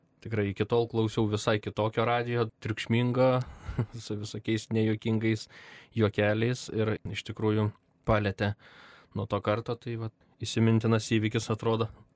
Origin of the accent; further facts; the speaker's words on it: Panevėžys, Panevėžys County, Lithuania; also born or lived in Vilnius; aš pats esu iš Panevėžio